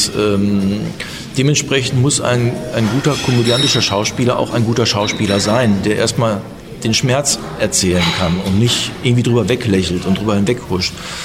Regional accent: Dortmund, North Rhine-Westphalia, Germany; da muss man als Dortmunder das einfach machen

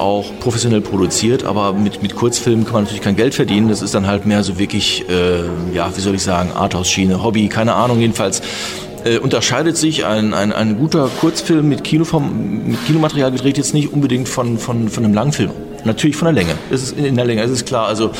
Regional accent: Dortmund, North Rhine-Westphalia, Germany; da muss man als Dortmunder das einfach machen

